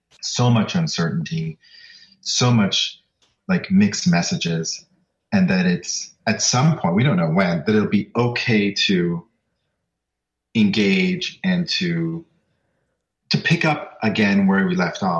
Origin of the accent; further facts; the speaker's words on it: Jamaica; So I'm Jamaican